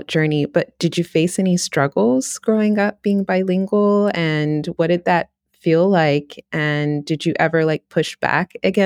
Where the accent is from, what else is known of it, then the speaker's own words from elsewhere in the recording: Texas, United States; accent: Texas; I feel similarly, interestingly, with my accent, my like Texas accent. Yeah. I definitely have an American accent.